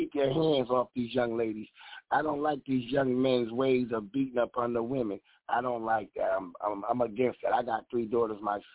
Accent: Bridgeport, Connecticut, United States; from Father Panic University, Bridgeport, Connecticut.

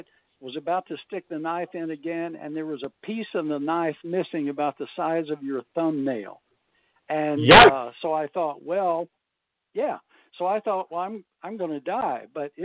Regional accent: Grand Prairie, Texas, United States; We didn't have much money. We grew up in Grand Prairie, Texas. My dad worked at an aircraft plant

